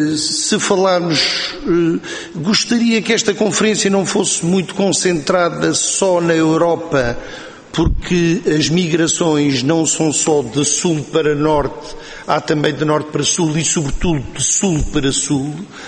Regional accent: Portugal; Comme je suis national du Portugal, je vais parler en portugais

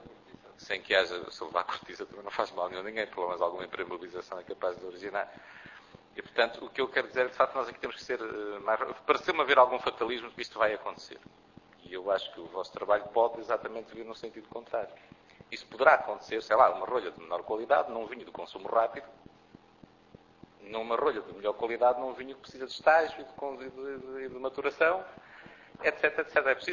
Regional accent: Viseu, Portugal; porque eu sou do Dão

